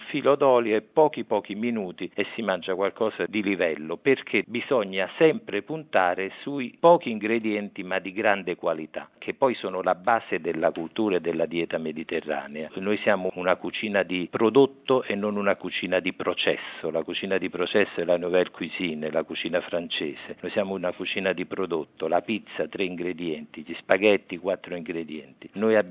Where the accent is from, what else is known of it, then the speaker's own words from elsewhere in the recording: Naples, Campania, Italy; sono un napoletano, sarei portato a dire la pizza piuttosto che gli spaghetti